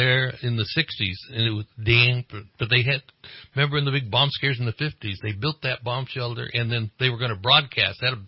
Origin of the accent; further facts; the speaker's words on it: Marysville, California, United States; born there; also born or lived in Yuba City / Chico / Los Angeles / Stockton; now in Reading, United States; I was born in the South. I was born in Marysville. And we moved from Marysville to Reading. Actually, we lived in Yuba City. In 1948, we moved to Reading.